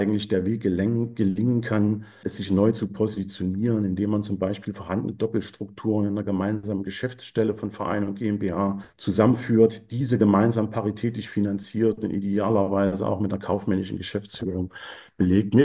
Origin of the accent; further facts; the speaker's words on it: Erfurt, Thuringia, Germany; Ich bin Erfurter